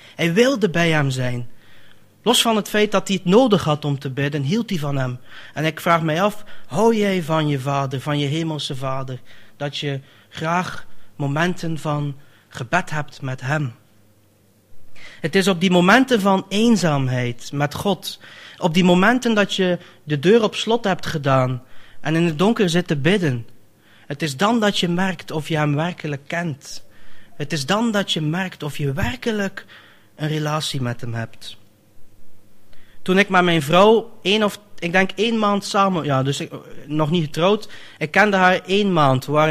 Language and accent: Dutch; Netherlands; Ik ben maar een Nederlander.